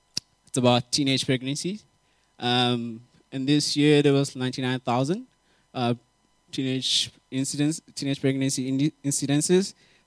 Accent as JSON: {"language": "English", "region": "North West", "country": "South Africa", "tie": "born or raised there", "said": "I grew up in the Northwest. I came to Cape Town to study engineering."}